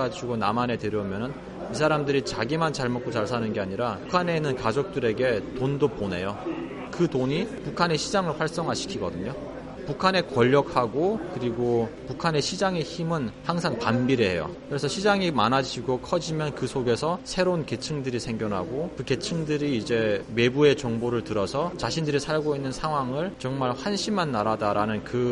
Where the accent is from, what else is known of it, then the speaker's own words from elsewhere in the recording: South Korea; 어디서 왔냐고 물어봐가지고 그냥 I'm from Korea 그랬어요. 그러니까 친구들이 South and North 이런 거라고 그래서 제가 아 그냥 나는 both라 그랬어요.